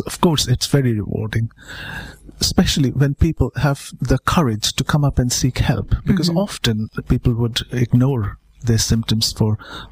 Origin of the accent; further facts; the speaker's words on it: Kolkata, West Bengal, India; moved away as an adult; now in United Kingdom; I was brought up in India, and I sort of come from a town which has been made famous by Mother Teresa. I come from Calcutta.